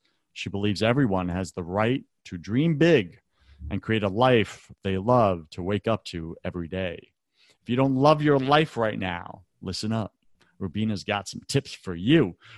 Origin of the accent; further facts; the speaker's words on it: New York, United States; I'm from New York.